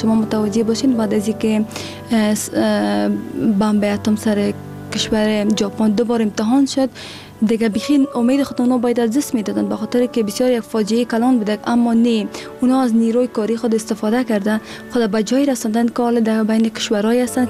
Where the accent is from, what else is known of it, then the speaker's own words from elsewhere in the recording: Afghanistan; و دوباره به افغانستان آمدم، امروی دوستای خود یک جا شدم